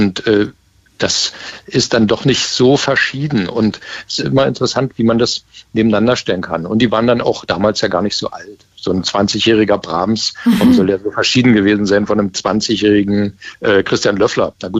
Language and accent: German; Berlin, Germany; Erstmal meine Heimat mitten im Prenzlauer Berg.